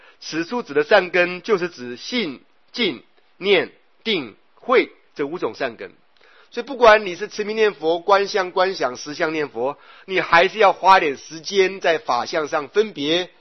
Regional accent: Taipei, Taiwan; 我台北人，我坐过这个北回归线也很多次了

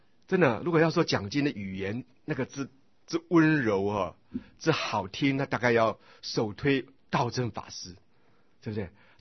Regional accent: Taiwan; 他们一听我讲普通话就确定我是台湾人

